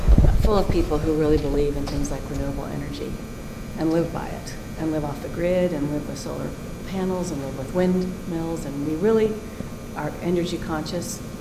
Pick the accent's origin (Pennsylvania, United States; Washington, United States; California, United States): Washington, United States; I grew up in Washington State where some hydro is good and some's not so good.